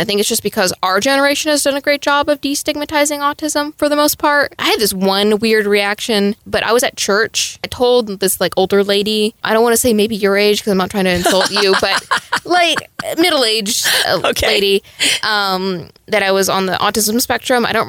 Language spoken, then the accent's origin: English; Virginia, United States; I've been to like 3 different schools because I transferred out for COVID and then I moved down to Texas from Virginia.